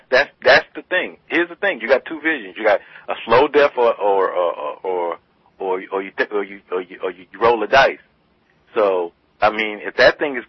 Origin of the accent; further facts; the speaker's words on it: Florida, United States; Well, I grew up in Florida, and, you know, my father used to take me to spring training for a lot